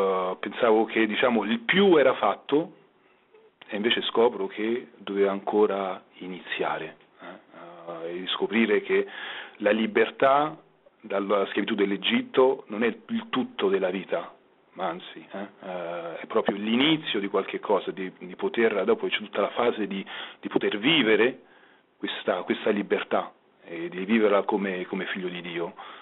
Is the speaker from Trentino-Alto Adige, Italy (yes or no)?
no; Rome, Lazio, Italy; io vengo da Roma e conosco molto male la mia città